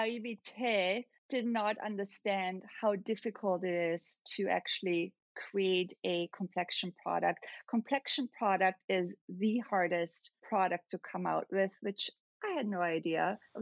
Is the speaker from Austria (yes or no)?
yes; Austria; And especially where I grew up in Austria, being surrounded by very natural looking women